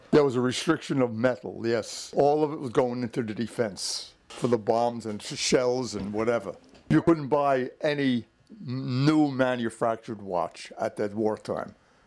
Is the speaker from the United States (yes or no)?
yes; Brooklyn, New York, United States; born there; I was born in Brooklyn in 1925, on November 7th. In fact, today's my birthday. I just turned 82.